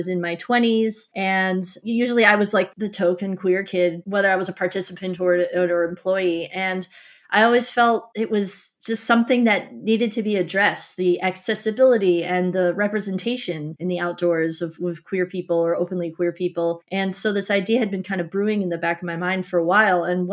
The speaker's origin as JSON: {"language": "English", "region": "Wisconsin", "country": "United States", "said": "well, I'm from Wisconsin. So pretty much if you're in Wisconsin, you're either in the forest or you're in the farmland if you're not in a city."}